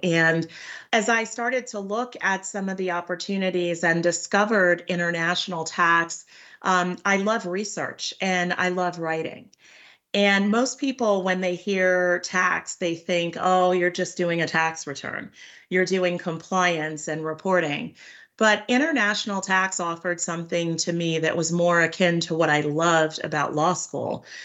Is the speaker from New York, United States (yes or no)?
yes; New York, United States; I grew up in Long Island. I'm an only child.